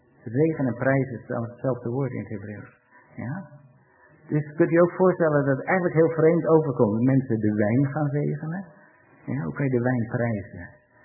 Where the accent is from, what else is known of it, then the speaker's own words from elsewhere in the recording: Netherlands; Maar laten we als Nederlanders, eens kijken wat hier in het land allemaal gebeurt.